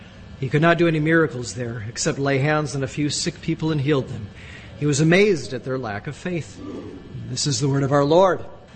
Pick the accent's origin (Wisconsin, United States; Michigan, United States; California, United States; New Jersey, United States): Wisconsin, United States; Milwaukee; I was so thrilled that Glenn Robinson was coming to my hometown.